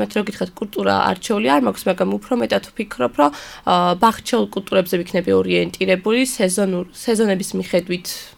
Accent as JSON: {"language": "Georgian", "region": "Guria", "country": "Georgia", "said": "მე წარმოშობით გურიიდან ვარ"}